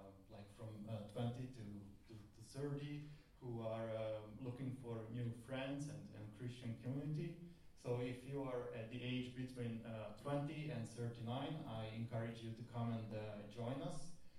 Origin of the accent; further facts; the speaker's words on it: Hungary; moved away as an adult; now in Baku, Azerbaijan; I'm from Hungary. I've been living in Baku since January.